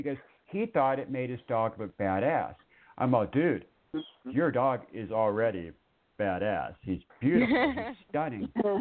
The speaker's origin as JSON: {"language": "English", "region": "California", "country": "United States", "tie": "born or raised there", "moved": "as an adult", "lives_now": "Mesa, United States", "said": "I was born and raised in California, real quick, and I moved to Arizona in 2013, 2014 to Mesa."}